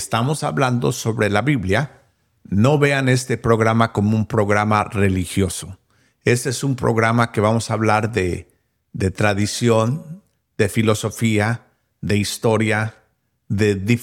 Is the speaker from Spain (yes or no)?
no; Mexico; crecí en México. Mis papás eran misioneros en México.